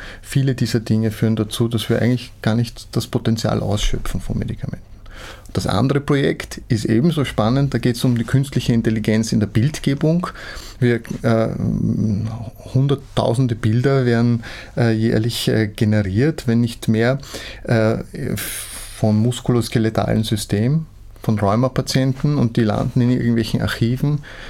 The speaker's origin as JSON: {"language": "German", "country": "Austria", "said": "Das sind so zwei Großprojekte, wo wir als Österreicher sehr stark federführend sind"}